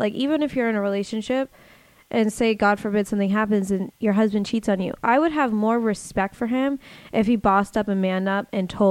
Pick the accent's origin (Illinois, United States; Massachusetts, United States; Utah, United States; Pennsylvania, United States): Massachusetts, United States; Boston; now in Los Angeles, United States; I am from Boston and it's a completely different, it's just a different vibe.